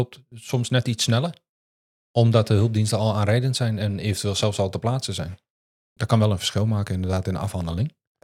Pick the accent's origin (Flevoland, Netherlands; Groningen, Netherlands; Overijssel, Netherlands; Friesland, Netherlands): Overijssel, Netherlands; Enschede; born there; now in Nijmegen, Netherlands; 39-jarige jongen, geboren in Enschede, maar ondertussen ruim 15 jaar woonachtig in Nijmegen.